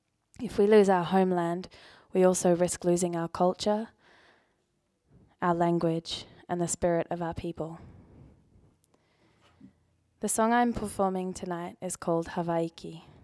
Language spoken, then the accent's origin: English; Tuvalu; born there; I was born in Tuvalu, which is a low-lying nation in the Pacific, made up of nine atolls.